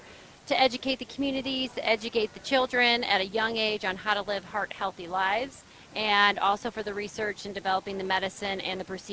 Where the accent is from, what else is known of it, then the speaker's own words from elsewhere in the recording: St. Louis, Missouri, United States; We are from St. Louis.